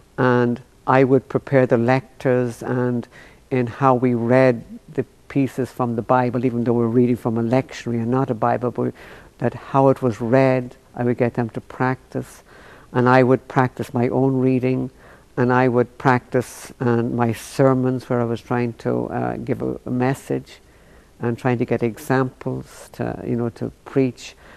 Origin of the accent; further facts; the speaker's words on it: Ireland; I would take a few drinks as an Irishman